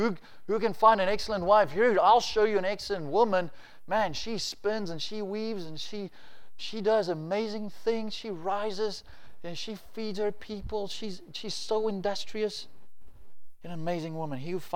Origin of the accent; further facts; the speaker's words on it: Alberton, Gauteng, South Africa; the pastor under whose ministry I got saved in Alberton, where I grew up on the East Rand, where people have big exhausts on their cars and they dropped the suspension and everything.